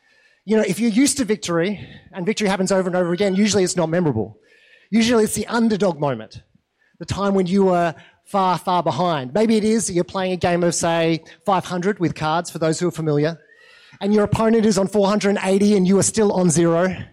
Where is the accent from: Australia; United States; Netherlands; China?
Australia; not just because we're Australian, right?